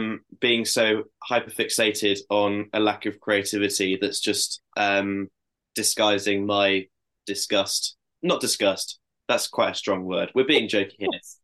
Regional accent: Hinckley, East Midlands, United Kingdom; I'm from Hinckley. Hinckley were affiliated with Wasps when Wasps were in Coventry.

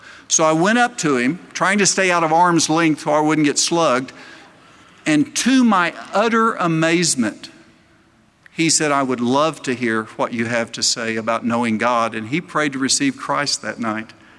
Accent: Oklahoma, United States; I'm a kid from Oklahoma, here in Fort Lauderdale. It's a little different culture.

